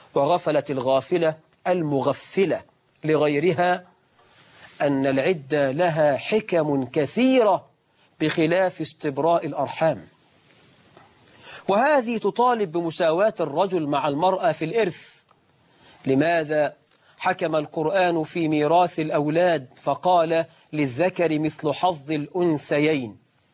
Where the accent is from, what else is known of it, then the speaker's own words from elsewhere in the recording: Egypt; واحنا عندنا في مصر 12 مليون عانس تخطوا سن 35